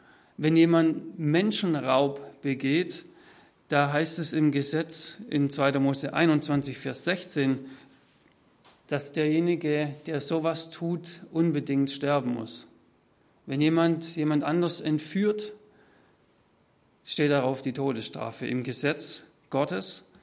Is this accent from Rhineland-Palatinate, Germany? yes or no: no; Baden-Württemberg, Germany; accent: Swabian; Jetzt bin ich Schwabe. Ihr wisst, dass ich da manchmal einen schwäbischen Begriff mit reinbringe.